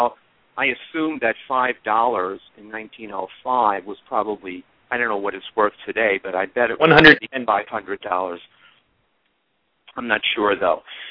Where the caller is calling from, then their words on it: Massachusetts, United States; I'm calling from Massachusetts.